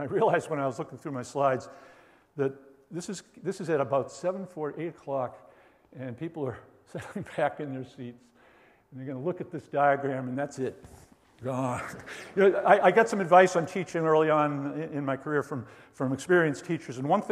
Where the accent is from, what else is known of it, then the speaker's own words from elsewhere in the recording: Boston, Massachusetts, United States; so I grew up around Boston, and that was where I said you could dig holes and find worms.